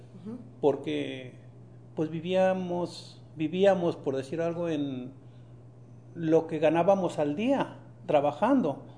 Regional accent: Talpa de Allende, Jalisco, Mexico; now in United States; Está esa mina en mi pueblo, que se llama, es en Talpa de Allende

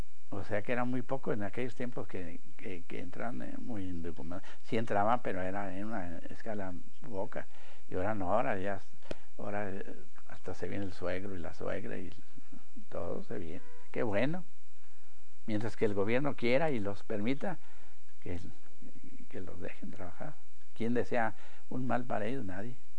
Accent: El Paso, Texas, United States; born there; Le digo, no, pues es que yo nací en El Paso, Texas

